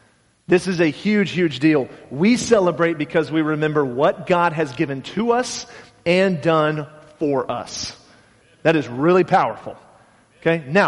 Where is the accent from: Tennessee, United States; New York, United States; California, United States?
Tennessee, United States; Nashville; we're going to go to where I grew up in Nashville, Tennessee.